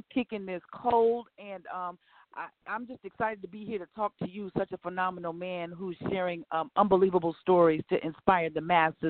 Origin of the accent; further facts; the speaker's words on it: South Carolina, United States; Again, I am from Williamsburg County, located here in King Street, South Carolina. So I'm from the woods, y'all, country girl.